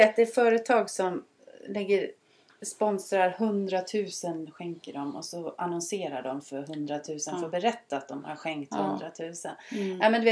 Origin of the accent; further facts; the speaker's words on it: Haparanda, Norrbotten County, Sweden; jag kommer ju från Haparanda.